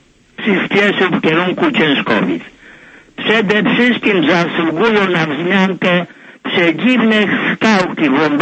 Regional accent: Gromnik, Lesser Poland, Poland; pochodzę z tamtej strony od Grumnika. Tym pociągiem jeździłem co tydzień do gimnazjum, do liceum w Tuchowie.

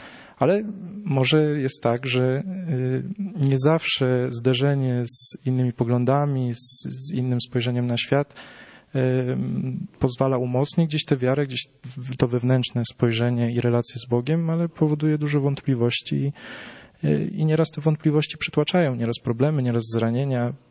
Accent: Grybów, Lesser Poland, Poland; ja pochodzę na przykład z takiego małego miasta, no 6,5 tysiąca mieszkańców, więc to powinna być wieś, ale pozdrawiam Grybów, jeśli ktoś tam słucha. Natomiast no u nas jest dosyć mocna parafia, dosyć dużo osób uczęszcza na mszę świętą.

